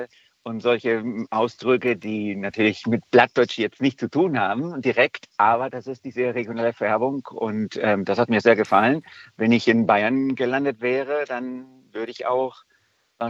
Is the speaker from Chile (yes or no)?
yes; Chile; first language Spanish; German is a second language; moved away as an adult; now in Kiel, Germany; ich komme aus Chile und bin im Jahr 2000 in Kiel gelandet und da wurde ich natürlich mit Plattdeutsch konfrontiert, aber da hört es auf mit der Gabe zur Fremdsprachen, weil ich spreche natürlich Spanisch und Englisch noch dazu.